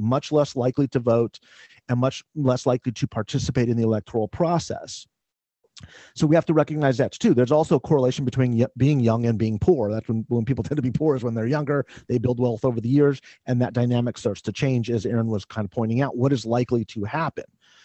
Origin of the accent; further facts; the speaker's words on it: California, United States; a lot of that is just being a Californian and seeing some of these districts